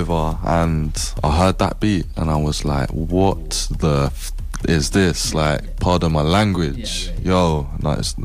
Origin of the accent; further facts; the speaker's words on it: London, United Kingdom; Like, I'm not even from West London. I'm from North London.